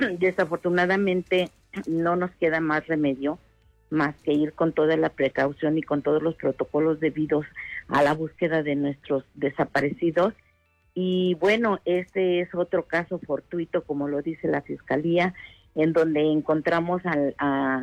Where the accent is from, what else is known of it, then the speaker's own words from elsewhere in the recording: Tamuín, San Luis Potosí, Mexico; porque somos de ese lugar, yo soy de Tamuín